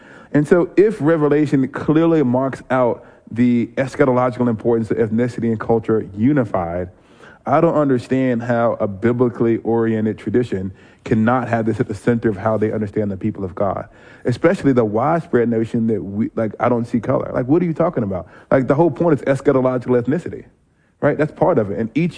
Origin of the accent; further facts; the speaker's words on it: Alabama, United States; moved away; also born or lived in Japan; I'm from the South, I'm from Alabama, but I've moved, and one of the biggest things that happened to me in my life, and this relates to this, and I'll get back to it, is when I moved to Japan.